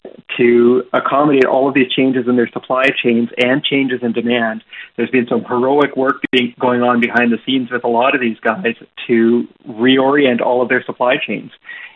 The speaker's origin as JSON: {"language": "English", "country": "Canada", "tie": "born or raised there", "said": "That's not really something that we grew up with in Canada, so I've not really acquired a taste for it."}